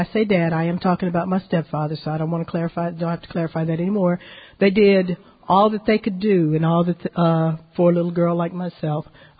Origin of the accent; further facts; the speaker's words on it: Corpus Christi, Texas, United States; I am a native Texan. I'm born and raised in Corpus Christi.